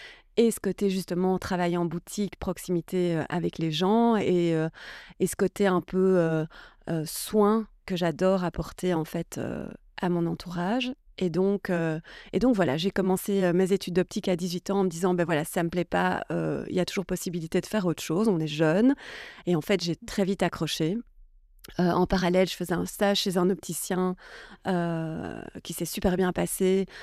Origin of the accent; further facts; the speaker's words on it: Brussels, Brussels-Capital Region, Belgium; je suis née, j'ai grandi à Bruxelles. J'ai été à l'école à Bruxelles, j'ai fait toute ma scolarité classique à Saint-Pierre